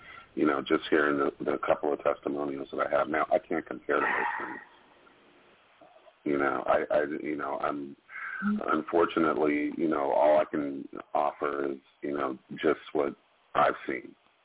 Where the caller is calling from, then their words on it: California, United States; I'm calling from California.